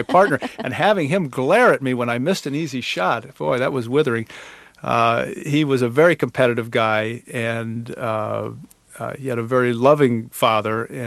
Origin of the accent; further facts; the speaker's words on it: Cleveland, Ohio, United States; So when we grew up in Cleveland, he was getting into his tennis career, if you will.